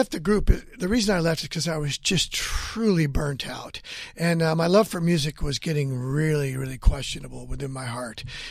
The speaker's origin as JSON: {"language": "English", "town": "Hanford", "region": "California", "country": "United States", "tie": "born or raised there"}